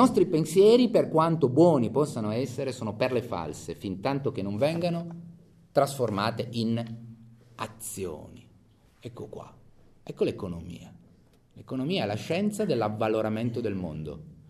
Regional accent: Ivrea, Piedmont, Italy; Io vengo da Ivrea, sono anche legato così da motivi di affezione

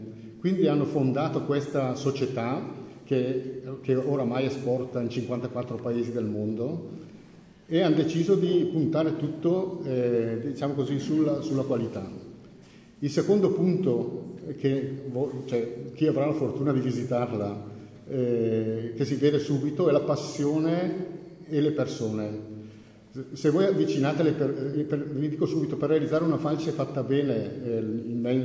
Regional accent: Lombardy, Italy; io sono un bresciano della Valle Camonica

